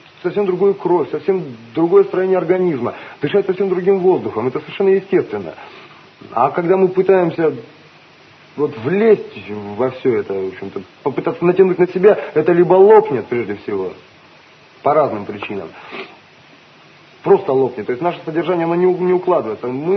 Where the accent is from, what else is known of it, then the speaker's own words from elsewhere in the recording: Cherepovets, Vologda Oblast, Russia; Я сам из Череповца.